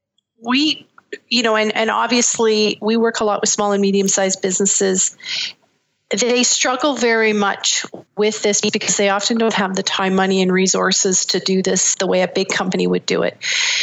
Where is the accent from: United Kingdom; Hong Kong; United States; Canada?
Canada; Barrie, Ontario; Town. And well, a town just north of Toronto called Barrie, On